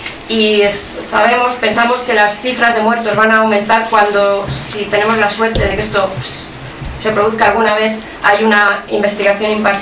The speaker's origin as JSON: {"language": "Spanish", "country": "Burundi", "said": "me gustaría hablar de cuál es la situación actual en mi país, en Burundi."}